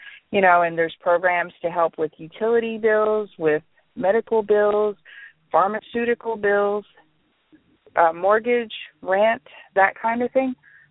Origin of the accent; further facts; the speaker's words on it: Hawaii, United States; You know, I'm Hawaiian and I'm very proudful.